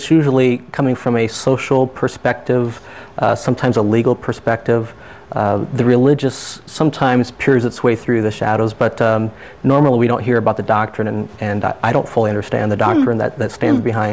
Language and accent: English; Des Moines, Iowa, United States; born there; I live in Des Moines, Iowa. It's my fifth time back, and I was born in Des Moines and kept on moving back.